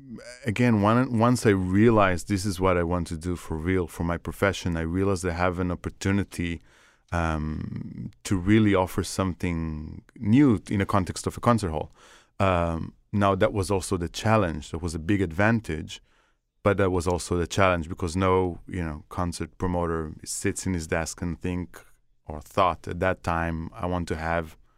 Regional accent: Beersheba, Southern District, Israel; I was growing up in Be'er Sheva. That's not a huge town in Israel. It's quite in the southern part of Israel. It's a province. It's not Tel Aviv or Jerusalem.

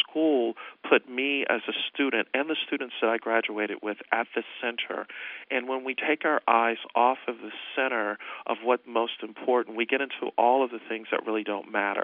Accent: Buffalo, New York, United States; I came from a family that was a working family there in Buffalo. I was born in the Fruit Belt, lived on the East Side

